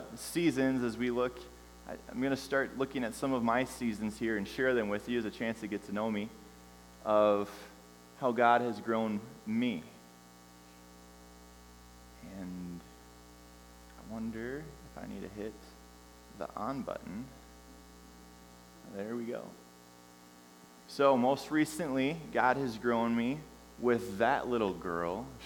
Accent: St. Paul, Minnesota, United States; We come from St. Paul, Minnesota, and we've had the privilege of spending a weekend together.

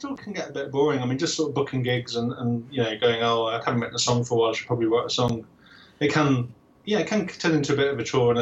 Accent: Telford, West Midlands, United Kingdom; also born or lived in Birmingham; Well, I was born in Birmingham, but I spent most of my formative years in Telford and going to school in Newport. And my folks live up in the Midlands

